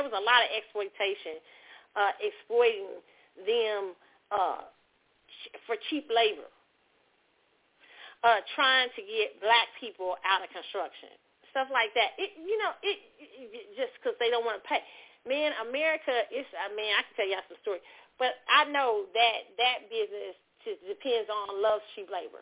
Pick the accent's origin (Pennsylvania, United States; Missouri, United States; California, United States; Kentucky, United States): Missouri, United States; Kansas City; And then growing up in Kansas City, I went to a school that where was predominantly black, but we had the biggest Latino population in our school.